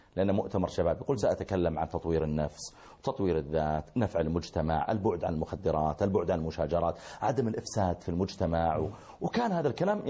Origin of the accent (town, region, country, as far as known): Saudi Arabia